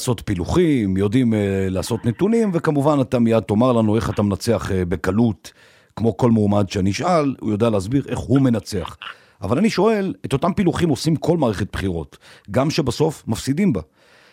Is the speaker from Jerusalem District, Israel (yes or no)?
yes; Jerusalem, Jerusalem District, Israel; לא, אני לא גר באלעד, אני ירושלמי.